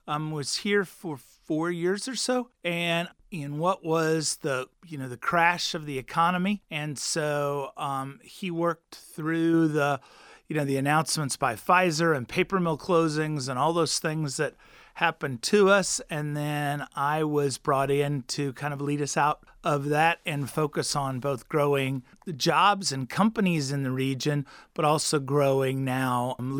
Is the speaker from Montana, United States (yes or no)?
no; Missouri, United States; Missouri, that was very rural when I grew up. Population's grown and it's far more urban now.